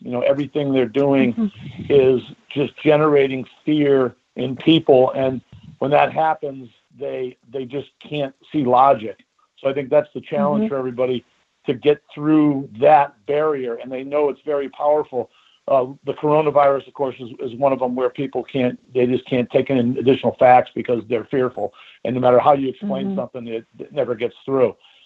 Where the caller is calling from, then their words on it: Connecticut, United States; from Connecticut, and listen to the show.